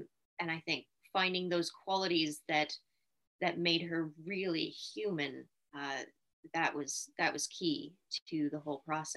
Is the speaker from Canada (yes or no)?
yes; Canada; also born or lived in London, United Kingdom; I am Canadian, but did go to theater school briefly in London, so had the British accent kind of down